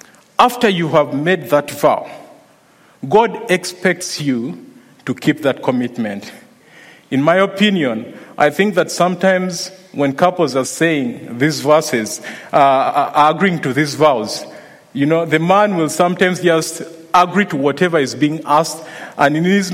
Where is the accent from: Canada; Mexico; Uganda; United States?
Uganda; But for someone who was born in Uganda and raised just along the equator, the mere thought of minus 17 makes me shiver.